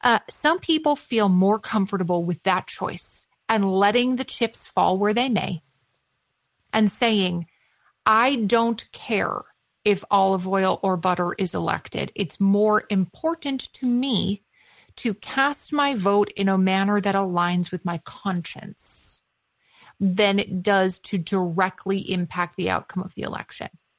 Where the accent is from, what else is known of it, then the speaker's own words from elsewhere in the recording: Minnesota, United States; The same thing is true in my home state of Minnesota.